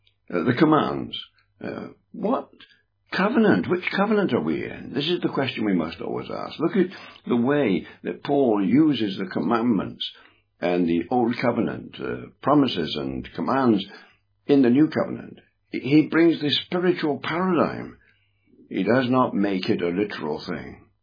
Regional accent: England, United Kingdom; I am an Englishman, yes. But first and foremost now, I am a Christian, a believer. I'm one of the called out ones. Yes, I'm an Englishman.

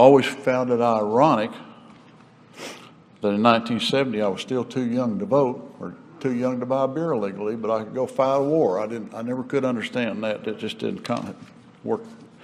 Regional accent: Wichita, Kansas, United States; born there; I was born in Kansas, Wichita, had great parents.

